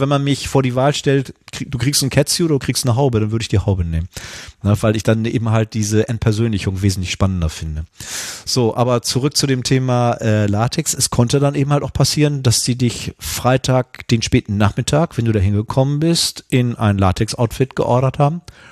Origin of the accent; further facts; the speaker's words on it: Northern Germany, Germany; Ich bin ja hier im Norden geboren und aufgewachsen